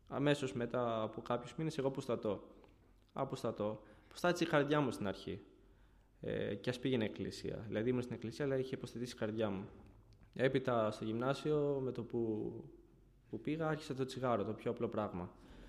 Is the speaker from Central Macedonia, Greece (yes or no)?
no; Chania, Crete, Greece; γεννήθηκα στα Χανιά. Οι γονείς μου είναι κατάγονται από τη Βουλγαρία και γεννήθηκα και μεγάλωσα εκεί.